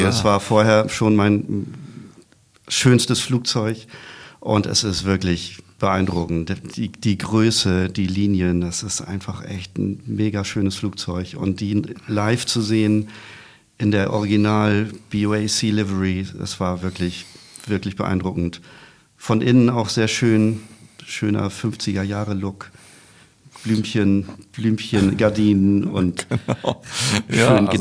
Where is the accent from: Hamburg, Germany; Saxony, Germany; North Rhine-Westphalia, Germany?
Hamburg, Germany; Als Hamburger oder Norddeutscher ist das auf jeden Fall ein Begriff.